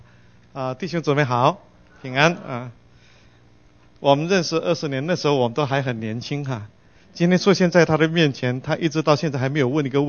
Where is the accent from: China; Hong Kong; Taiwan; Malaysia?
Malaysia; 他介绍我是从马来西亚来的，其实我是第三代的华裔哈。